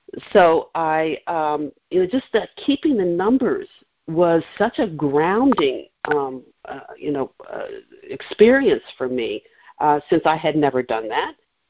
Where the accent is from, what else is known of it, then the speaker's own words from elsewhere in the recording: Washington, District of Columbia, United States; I was raised in Washington, D.C., and they were lifelong federal government workers.